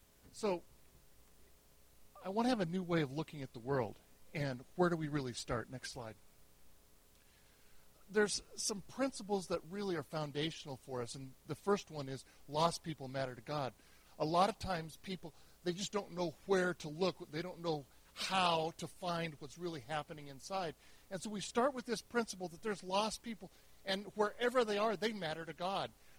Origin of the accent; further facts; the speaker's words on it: Trinidad & Tobago; There, Trinidad and Tobago is down here in the very corner. We're 7 miles from Venezuela, last of the Caribbean islands.